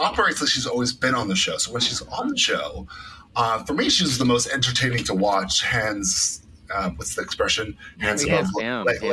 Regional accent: Toronto, Ontario, Canada; And again, we're all from Toronto, so we know her.

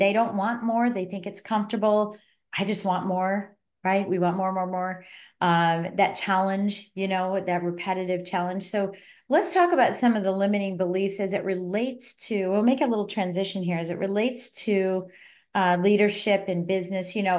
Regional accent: Colorado, United States; moved away; Now, I'm originally from Colorado, so we're like from the same neck of the woods, right?

